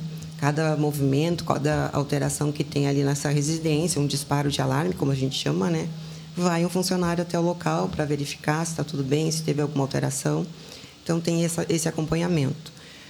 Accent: Camaquã, Rio Grande do Sul, Brazil; Somos de Camaquã. Já temos lá a empresa há 30 anos

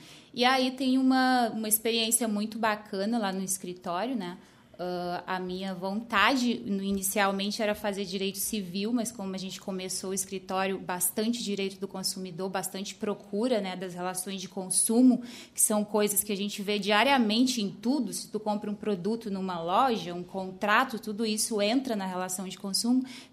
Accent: Maranhão, Brazil; also born or lived in Brasília; now in São Lourenço, Brazil; Eu saí do Maranhão bem nova, fui para Brasília, morei 5 anos em Brasília e depois me mudei aqui para o Sul, né, para estudar.

